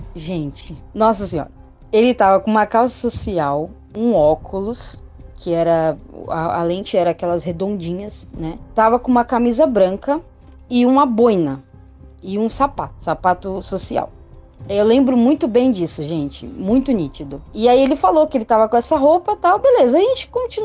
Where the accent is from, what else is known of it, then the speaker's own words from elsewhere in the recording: Santos, São Paulo, Brazil; eu sou de Santos, São Paulo.